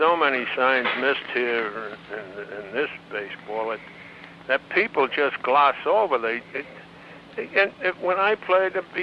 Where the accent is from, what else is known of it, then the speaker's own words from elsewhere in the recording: New York City, New York, United States; because both Lou and I come from New York City, so we would run into each other every once in a while.